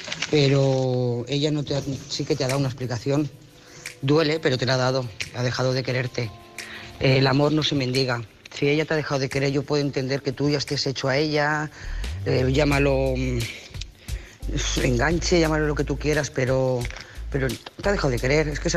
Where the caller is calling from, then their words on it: Lloret de Mar, Catalonia, Spain; de Lloret de Mar.